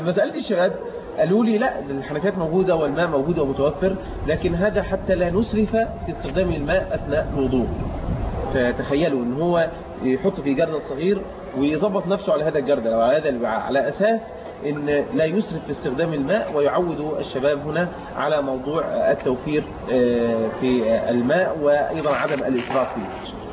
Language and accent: Arabic; Egypt; بلهجتنا احنا في مصر